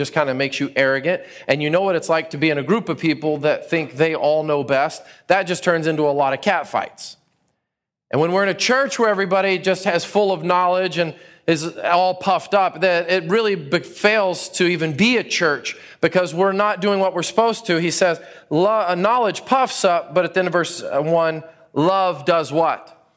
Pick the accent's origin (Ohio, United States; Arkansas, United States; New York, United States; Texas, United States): Texas, United States; I'm a Texan. I'm going to eat some meat.